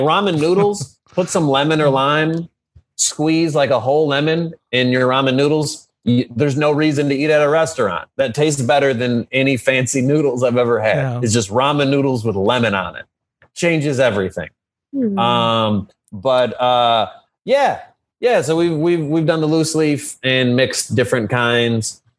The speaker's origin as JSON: {"language": "English", "town": "Detroit", "region": "Michigan", "country": "United States", "tie": "born or raised there", "said": "there was so much music I didn't know because I would just call that like white people music because I grew up in Detroit."}